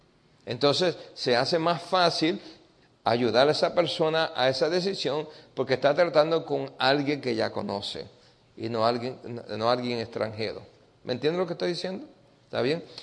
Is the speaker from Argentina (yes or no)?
no; Puerto Rico; born there; Yo nací en Puerto Rico.